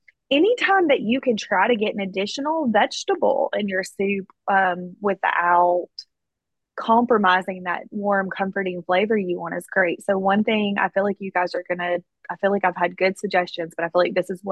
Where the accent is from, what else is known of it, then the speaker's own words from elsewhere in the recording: the South, United States; growing up in the South, I do fully recognize that a chicken salad means it's going to have a healthy dose of mayonnaise.